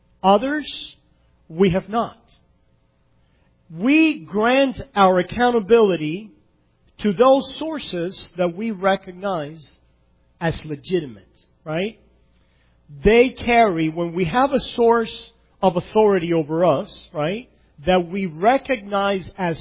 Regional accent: Cuba; there were many things in my home country of Cuba that I obeyed

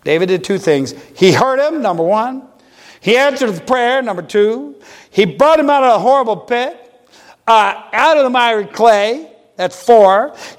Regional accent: Ireland; That stirs my heart. Of course, I'm Irish. That's why.

